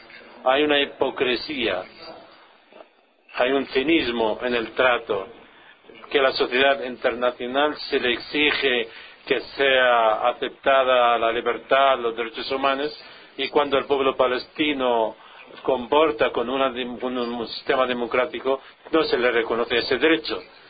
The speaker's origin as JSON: {"language": "Spanish", "country": "United Kingdom", "said": "Yo soy británico, pero eso es parte de mi dinero, mis presupuestos."}